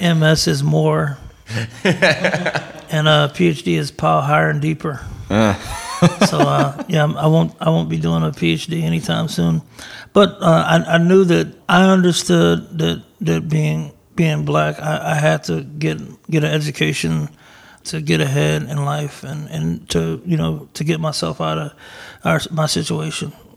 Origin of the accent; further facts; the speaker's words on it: Texas, United States; I lived in a couple of different cities around Texas, but I was born and raised in Texas overall. When I was 18, I joined the military.